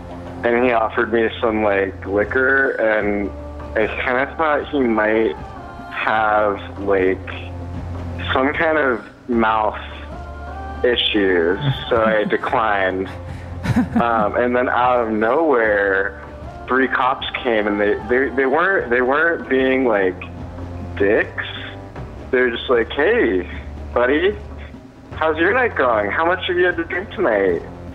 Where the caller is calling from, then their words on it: California, United States; I'm calling from the East Bay Area.